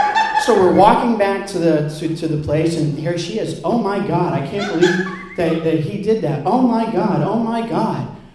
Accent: Boston, Massachusetts, United States; because she's from New York and I'm from Boston originally, and we meet in Newport.

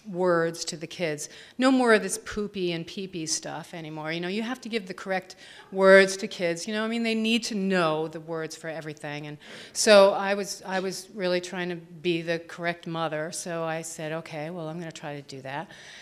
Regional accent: Springfield, New Jersey, United States; I grew up in Springfield, New Jersey, and raised my children in Fairfield County, but they were all born in New Jersey.

